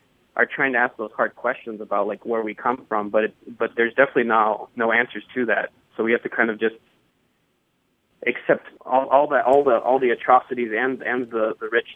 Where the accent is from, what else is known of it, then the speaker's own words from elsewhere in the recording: United States; born there; first language English; And I am actually a U.S. citizen born in this country, and English is my first language.